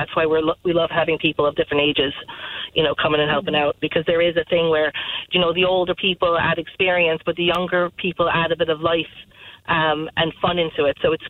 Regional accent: United States; moved away as an adult; now in Ireland; Because I know myself and Jill both came from outside the country. Like, I came from the States

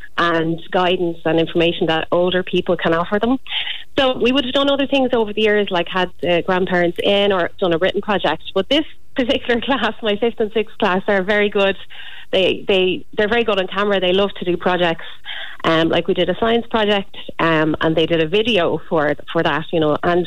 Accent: Dublin, Leinster, Ireland; I grew up in Dublin, but like during the summertime, I was down in West Clare

